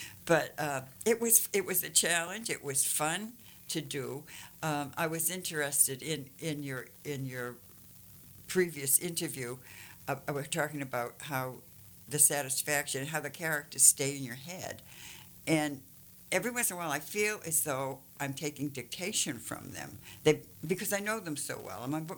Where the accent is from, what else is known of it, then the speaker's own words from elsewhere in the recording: Salem, Massachusetts, United States; everything takes place in my hometown of Salem, Massachusetts, the witch city.